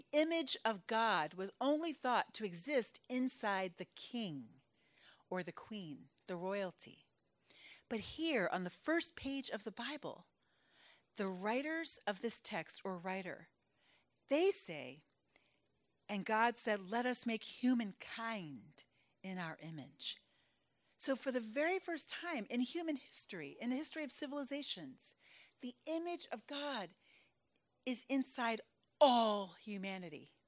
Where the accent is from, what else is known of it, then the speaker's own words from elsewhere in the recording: Philadelphia, Pennsylvania, United States; I'm from Philly. Hello.